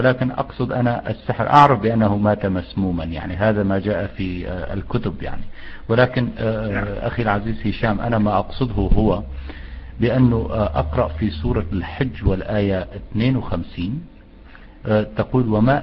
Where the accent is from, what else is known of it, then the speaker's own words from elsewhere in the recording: Syria; now in Europe; أنا من سوريا.